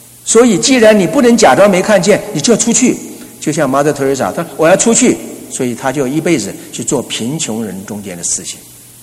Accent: China; 让我们中国人，我们的华人能够结下21世纪福音的棒子

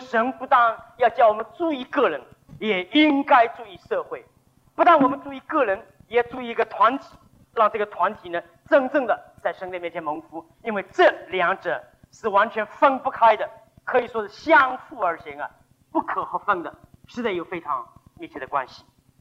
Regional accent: China; 我们中国人，因为我们是东方人的思想

